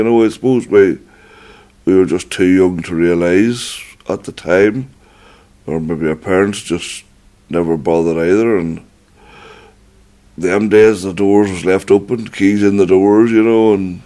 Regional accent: Maguire's Bridge, Northern Ireland, United Kingdom; I was born and reared there, grew up there all my life, and still there now.

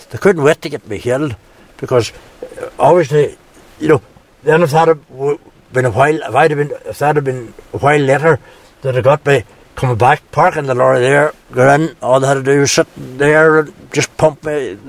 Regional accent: Tralee, Munster, Ireland; born there; I was born in Tralee.

